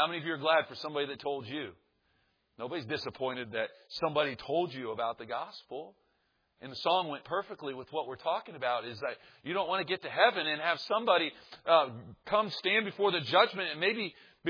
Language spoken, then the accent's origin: English; Kansas City, United States; I'm from Kansas City, grew up in Kansas City.